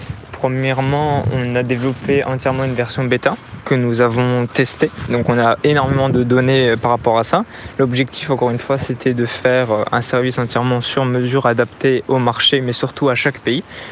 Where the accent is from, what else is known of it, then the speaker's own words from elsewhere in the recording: Metz, Grand Est, France; Bonjour, donc … je suis de base à Metz, juste à côté de Luxembourg.